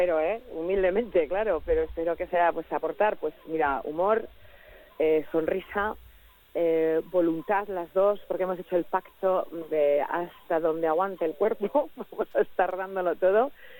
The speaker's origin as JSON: {"language": "Spanish", "region": "Basque Country", "country": "Spain", "said": "Diciendo como somos los vascos, chica, que no tenemos tanta costumbre."}